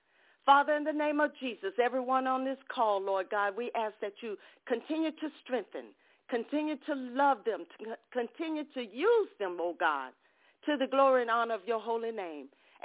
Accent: Ocean Springs, Mississippi, United States; from Ocean Springs, Mississippi, and it's so good to have you all on the call this morning.

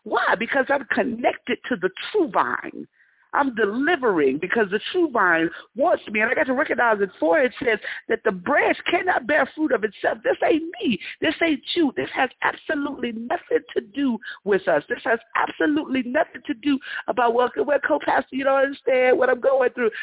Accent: Las Vegas, Nevada, United States; I'm a city girl, I've been born and raised in Las Vegas, I ain't never really been anywhere outside of Vegas unless I had to go preach there.

